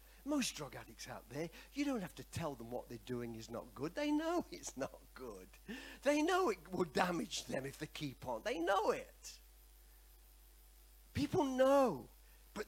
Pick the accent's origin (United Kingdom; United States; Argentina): United Kingdom; Nottingham, East Midlands; moved away; He come from England like I did. I came from Nottingham.